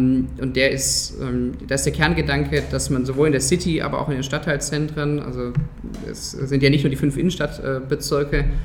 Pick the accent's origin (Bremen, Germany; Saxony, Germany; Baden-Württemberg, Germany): Baden-Württemberg, Germany; Stuttgart; ich bin in Stuttgart aufgewachsen, bin auch regelmäßig in Stuttgart unterwegs gewesen.